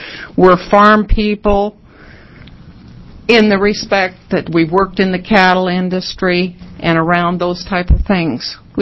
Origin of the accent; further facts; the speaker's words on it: Madras, Oregon, United States; I'm from Madras, Jefferson County.